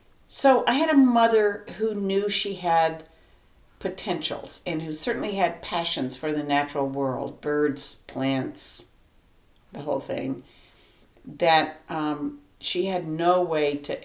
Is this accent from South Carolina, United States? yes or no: yes; McCormick, South Carolina, United States; born there; I was born on December 1st, 1943, in a parsonage in McCormick, South Carolina.